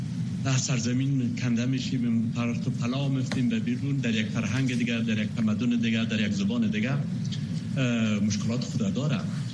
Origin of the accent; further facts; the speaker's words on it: Afghanistan; moved away as an adult; سن 20 سالگی از افغانستان آمدم بیرون